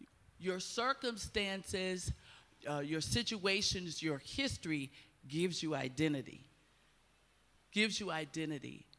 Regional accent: United States; You know, I'm Black American, Donna's white.

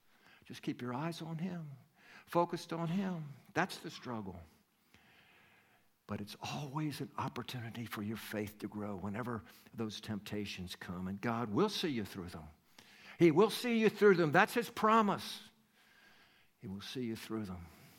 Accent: North Carolina, United States; You know, I'm from North Carolina, and in the mountains of the state I live in, and into Tennessee and some of the surrounding areas

